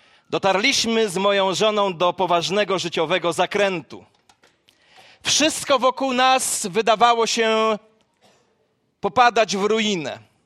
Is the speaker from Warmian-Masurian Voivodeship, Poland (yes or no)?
no; Gąsocin, Masovian Voivodeship, Poland; Ja jestem z Gąsocina, rodak dzisiaj, mam rodaka tutaj na nabożeństwie